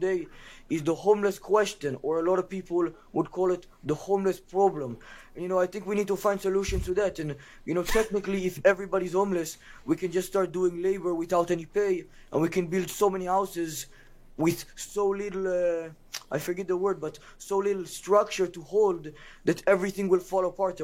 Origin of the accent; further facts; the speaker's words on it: California, United States; I'm definitely from California.